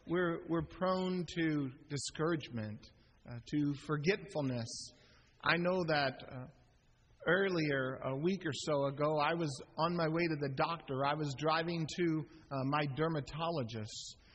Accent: Phoenix, Arizona, United States; And I grew up in Phoenix, Arizona, as many of you know, and we just ran around in a pair of cutoffs all summer and just endured the sun.

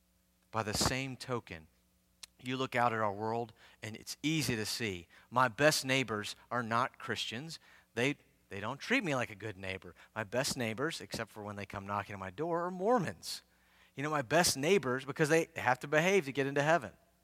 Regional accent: the South, United States; I love the South. I'm proud of the South. I grew up in the South, but we are some fake people.

